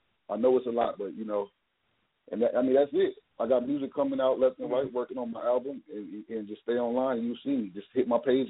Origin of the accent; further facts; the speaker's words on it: Minnesota, United States; now in Alabama, United States; I'm from Minnesota, but I moved down to Alabama just, you know, to try to further my career with this music.